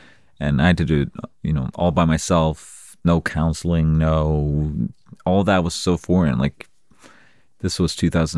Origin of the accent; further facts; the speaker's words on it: Sweden; like we had … in Sweden, and then we had some other. They were not from my hometown, but we had other like hardcore bands from my town called.